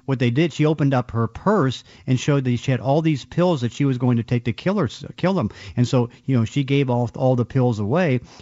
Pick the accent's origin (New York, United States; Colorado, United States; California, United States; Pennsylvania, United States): Pennsylvania, United States; Braddock; he's from East Liberty, I'm from Braddock, PA, so we talk pretty much the same language. We grew up like 5 minutes apart or 5 miles apart